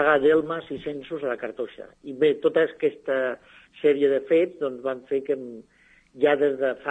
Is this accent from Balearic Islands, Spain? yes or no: no; Sant Fost de Campsentelles, Catalonia, Spain; Jo soc de veí de Sant Fost de Campsentelles i sempre he viscut allà, i també vaig estudiar 6 anys el que era l'EGB i el BUP, allà al seminari de la Conreria